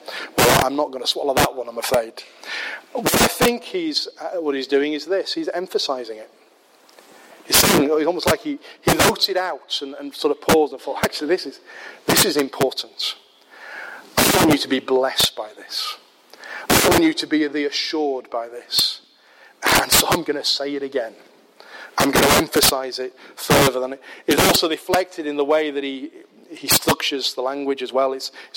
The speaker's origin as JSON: {"language": "English", "region": "Yorkshire and the Humber", "country": "United Kingdom", "tie": "born or raised there", "said": "when I grew up in Yorkshire, I was familiar with the dialect that was used in that particular time."}